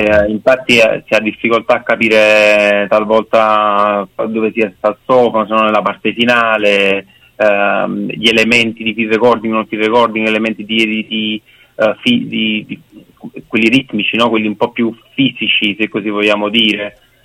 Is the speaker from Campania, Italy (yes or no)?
yes; Naples, Campania, Italy; forse perché siamo napoletani.